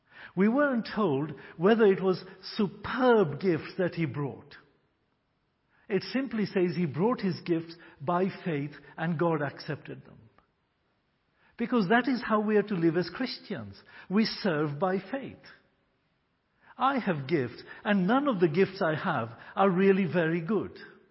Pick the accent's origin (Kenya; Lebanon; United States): Kenya; I'm not a native Swahili speaker. It's not my first language. I grew up in Kenya. I was born in Kenya. Grew up in Kenya, yes.